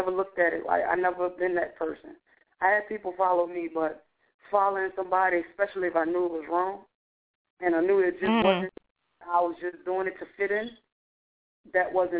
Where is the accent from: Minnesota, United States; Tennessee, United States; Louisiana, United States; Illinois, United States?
Louisiana, United States; New Orleans; now in Georgia, United States; I'm from New Orleans, Louisiana, but I live in Georgia now. So I was stepping into a whole new field, a whole new area of music, because I had never been outside of Louisiana.